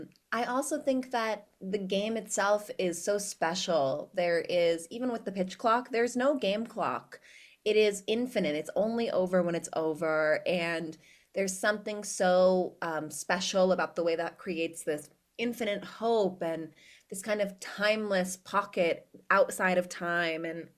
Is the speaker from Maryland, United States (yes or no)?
no; Utah, United States; also born or lived in New York; Yeah, I grew up here in Utah, and I graduated from high school, and I went to NYU